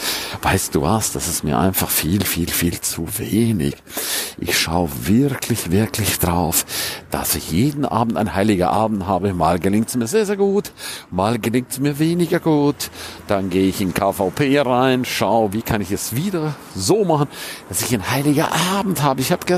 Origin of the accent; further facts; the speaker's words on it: St. Moritz, Grisons, Switzerland; Ich gehe nach St. Moritz, ich gehe in meine Heimat, weil da weiß ich, da muss es nicht schneien.